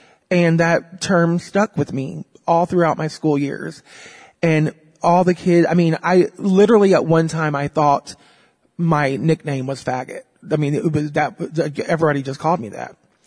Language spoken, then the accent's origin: English; Arkansas, United States; born there; I was born into a very dysfunctional family in the South. Actually, I was born in Arkansas, so it's the real South.